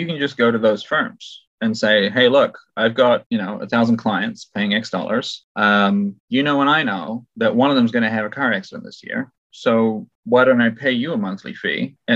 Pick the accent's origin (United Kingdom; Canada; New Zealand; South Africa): New Zealand; also born or lived in Australia / Japan; now in United States; I have lived here in America for about 10 years, although originally I'm from New Zealand by way of Australia and Japan for 2.5 a year, respectively.